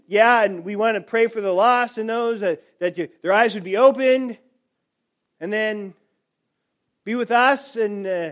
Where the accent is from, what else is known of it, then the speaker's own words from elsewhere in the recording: California, United States; I'm a Californian at heart, okay?